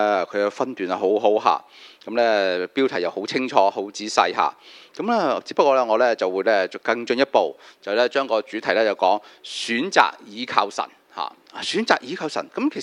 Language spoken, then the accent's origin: Cantonese; Hong Kong; 所以咧我哋香港人句説話咩誒講就係咩啊？